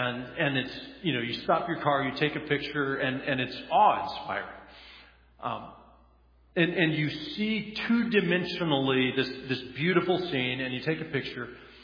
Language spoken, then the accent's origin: English; Colorado, United States; I'm from Colorado. I'm talking mountains, Rocky Mountains.